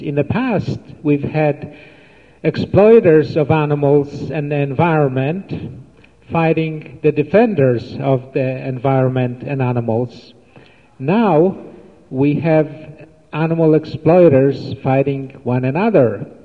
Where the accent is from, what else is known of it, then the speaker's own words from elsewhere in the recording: Maryland, United States; I'm the visitor from the East, particularly from Maryland, the land of Fisteria piscicida